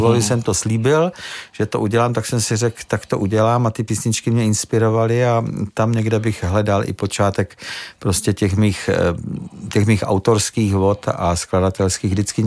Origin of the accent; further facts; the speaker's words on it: Rožnov pod Radhoštěm, Zlín Region, Czechia; pocházím z Rožnova pod Ratoštěm a z rodiny, která má k tomu folkloru a k té lidové písničce hodně blízko